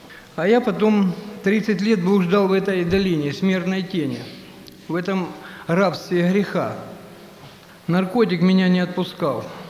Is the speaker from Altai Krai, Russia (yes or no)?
no; Novocherkassk, Rostov Oblast, Russia; я из Новочеркасска. Мне 48 лет.